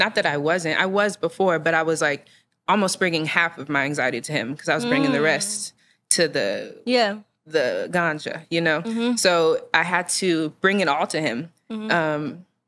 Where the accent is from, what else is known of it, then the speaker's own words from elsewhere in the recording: Colorado, United States; and I'm from Colorado, so it was legal.